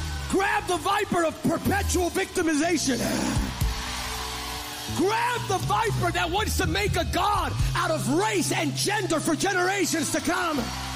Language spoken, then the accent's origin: English; United States; I'm an American, so I have to use the lens of my context.